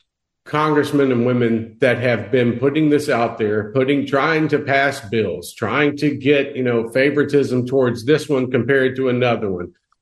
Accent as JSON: {"language": "English", "town": "Mobile", "region": "Alabama", "country": "United States", "said": "look, I'm from Mobile, Alabama, okay?"}